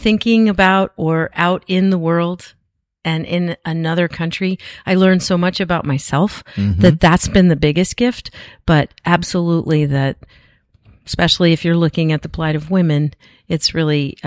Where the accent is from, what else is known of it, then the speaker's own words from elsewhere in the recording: Houston, Texas, United States; Well, I grew up in Houston, and that was a long time ago.